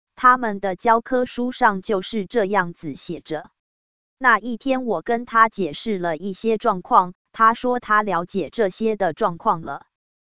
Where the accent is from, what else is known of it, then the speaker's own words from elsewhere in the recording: Taiwan; 最不好的选择当属我们台湾这边，因为我们随时都可能面临战争的危害